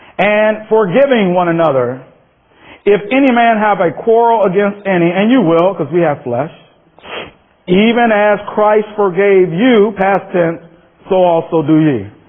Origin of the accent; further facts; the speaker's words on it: Minnesota, United States; My wife and I come from Minnesota, and these things, Ryan had come over from Maine to support these things.